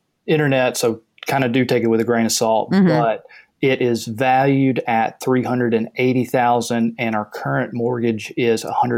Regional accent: the South, United States; Because I grew up in the South and mainly just cheer for college football

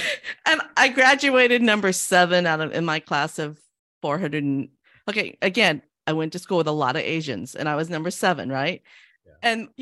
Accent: Salinas, California, United States; I'm from Salinas. Salinas is a different, back in the day, Salinas is a different environment. It was bordered Fort Ord, which is an army base.

